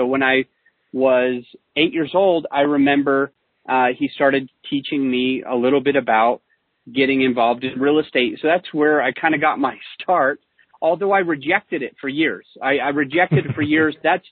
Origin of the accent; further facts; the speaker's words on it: Utah, United States; I'm originally from Utah, so not far from Denver, Colorado, same type of patterns, but I grew up in Utah.